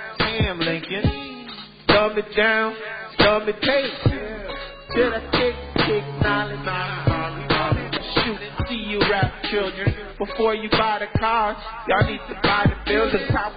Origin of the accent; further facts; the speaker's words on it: Haiti; I'm from Haiti, so y'all know I rep Tucson over Dream. First Black Republic.